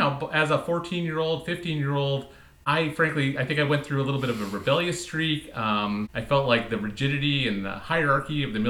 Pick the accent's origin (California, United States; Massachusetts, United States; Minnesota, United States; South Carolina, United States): Massachusetts, United States; Cape Cod; I grew up in Massachusetts, in Cape Cod, which is pretty far from the world of international relations and international security policy